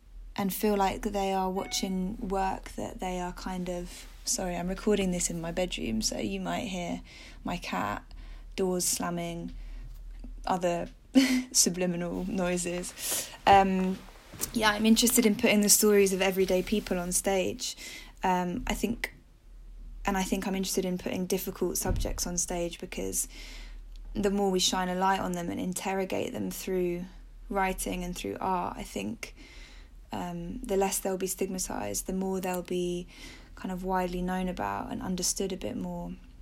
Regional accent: Brighton, South East England, United Kingdom; I'm from Brighton originally. I grew up in Brighton

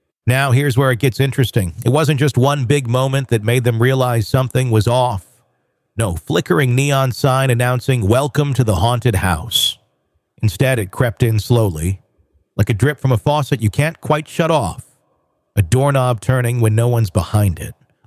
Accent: Boston, Massachusetts, United States; born or raised there

